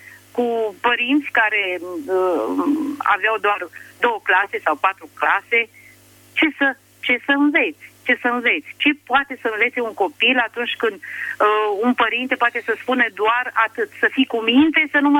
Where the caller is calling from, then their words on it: Drobeta-Turnu Severin, Mehedinți County, Romania; și sunt din Turnul Severin.